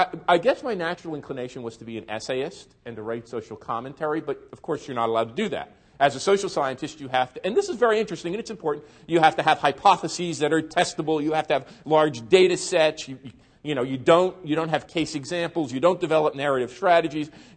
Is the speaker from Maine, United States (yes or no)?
no; North Arlington, New Jersey, United States; also born or lived in Newark; I'm Italian-American. My grandparents came to the United States. I was born in Newark, and my parents migrated to North Arlington, smack dab in the heart of Sopranos country.